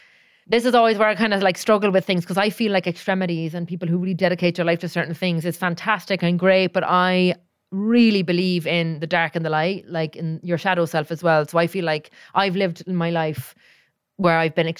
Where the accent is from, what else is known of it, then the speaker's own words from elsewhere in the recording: Cork, Munster, Ireland; I'm from Cork